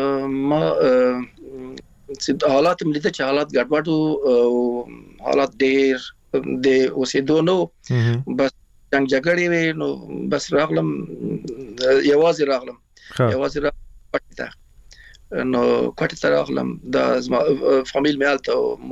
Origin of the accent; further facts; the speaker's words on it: Afghanistan; moved away; also born or lived in Iran; موږ نشو ویلای چې موږ د افغانستان راغلی یو نو ایران راغلی